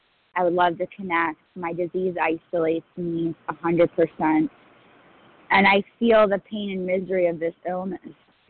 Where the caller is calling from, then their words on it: New York, United States; I'm calling from New York City.